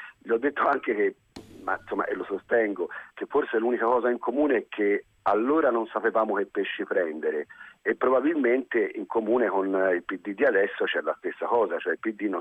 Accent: Florence, Tuscany, Italy; Sono fiorentino

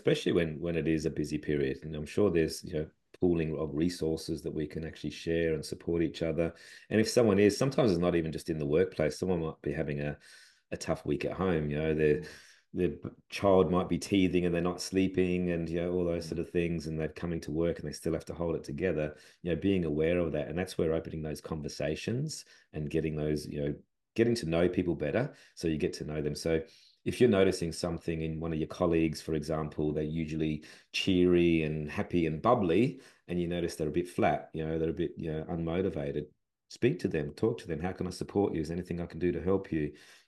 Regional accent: Adelaide, South Australia, Australia; I'm from Adelaide originally

